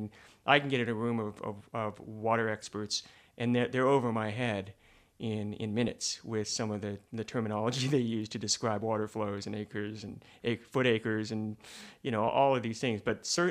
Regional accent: Manhattan, New York, United States; also born or lived in Utah; having my sisters and I grew up in Manhattan, but we spent all of our summers and vacations in Utah

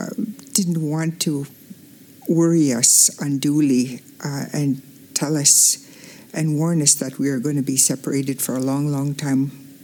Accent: Alberta, Canada; I'm 62 years old. I'm from the Kehewan First Nation in Alberta.

